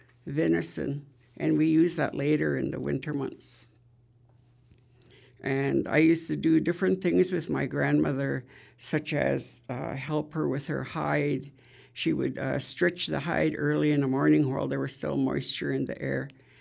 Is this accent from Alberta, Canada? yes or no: yes; Siksika, Alberta, Canada; I was raised in the Siksika area most of my life, and I grew up mostly being a cowgirl and worked outdoors with the horses.